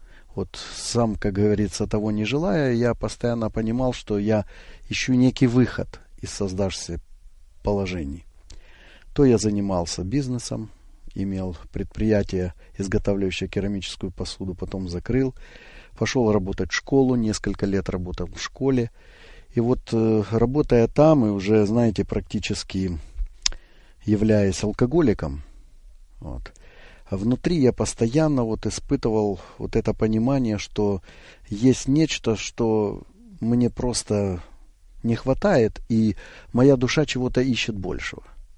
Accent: Zaporizhzhia, Zaporizhzhia Oblast, Ukraine; also born or lived in Novosibirsk, Russia; Ну, я родился 49 лет назад в городе Новосибирске, это была тогда Российская Федерация. Вот 8 лет мы переехали на Украину, в город Запорожье, и вот с тех пор, в общем-то, я и живу в Украине, живу в городе Запорожье.

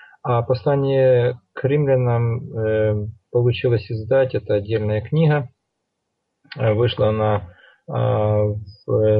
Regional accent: Ukraine; born there; Родился я в Украине. Мои родители посещали церковь, были членами церкви баптистской. И я с детства посещал церковь

